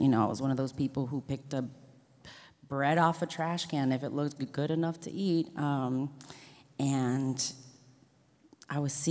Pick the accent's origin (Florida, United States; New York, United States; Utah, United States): Florida, United States; moved away; So I moved out here from Florida in 2014, originally to go to school